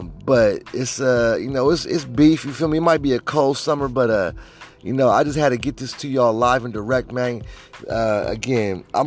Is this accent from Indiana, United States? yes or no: no; Sacramento, California, United States; Like I said, I'm from Sacramento, NorCal, 916, you feel me?